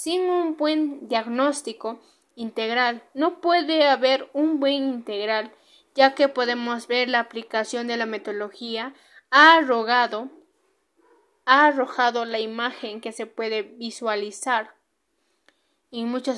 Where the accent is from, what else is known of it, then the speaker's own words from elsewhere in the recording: Peru; poder respetarnos mutuamente como ciudadanos peruanos que somos